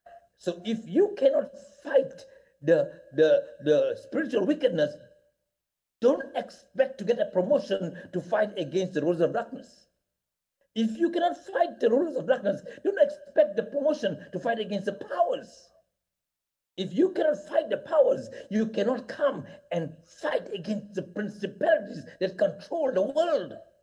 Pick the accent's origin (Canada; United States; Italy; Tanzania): Tanzania; Tanga, Tanga Region; wherever he was staying in where I come from Tanga